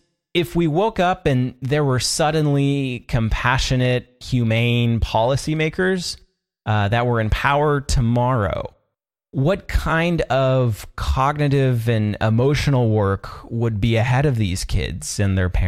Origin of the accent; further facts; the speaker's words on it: Washington, United States; He is an immigration attorney from my home state of Washington